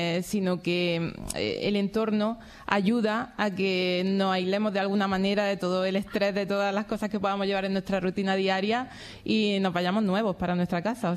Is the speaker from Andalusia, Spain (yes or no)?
yes; Almería, Andalusia, Spain; Casi, soy de Almería.